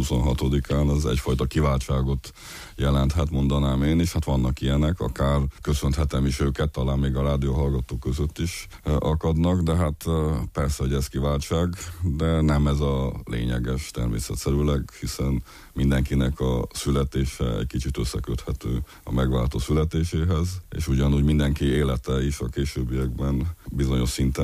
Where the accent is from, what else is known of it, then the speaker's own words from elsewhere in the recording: Transylvania, Romania; Mint erdélyi magyar azt mondtam, hogy Gyergyószent Miklósról